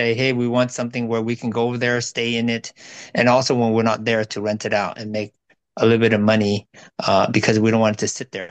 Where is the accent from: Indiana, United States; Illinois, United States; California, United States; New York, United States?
California, United States; Irvine; Long time ago. Yeah, so we're from Orange County, which is a little bit more north of San Diego, a little bit more south of Los Angeles, closer to the beach. We're in Irvine, so we're not on the beach at all.